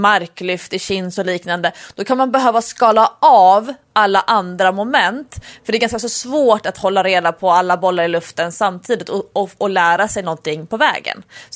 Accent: Stockholm, Stockholm County, Sweden; Alltså, som stockholmare om man åker bil, vilket vi gör ofta när vi ska på semester, då åker man ju aldrig förbi Nässjö.

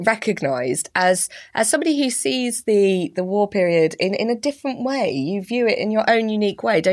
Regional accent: Slough, South East England, United Kingdom; I grew up in Slough, but I still went to university at Oxford.

